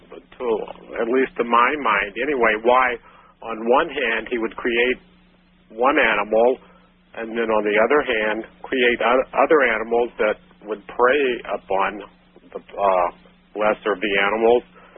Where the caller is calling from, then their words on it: California, United States; I'm calling from Southern California.